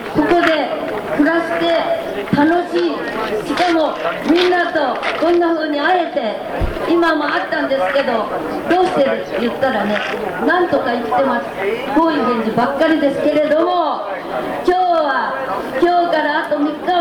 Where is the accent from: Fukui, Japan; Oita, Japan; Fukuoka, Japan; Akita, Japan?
Oita, Japan; 私は大分県の出身です。